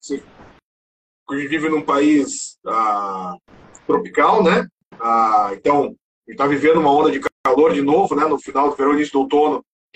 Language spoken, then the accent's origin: Portuguese; Castro, Paraná, Brazil; now in Curitiba, Brazil; Eu moro em Curitiba hoje, mas eu sou de Castro.